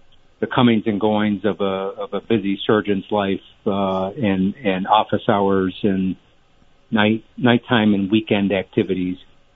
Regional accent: Rutland, Vermont, United States; I grew up in the Rutland area, a native of Rutland, and my dad was a general surgeon in private practice.

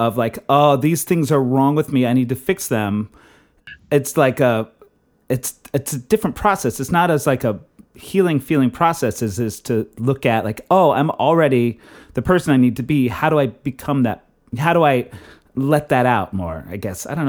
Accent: Texas, United States; like I grew up in Texas in the 80s.

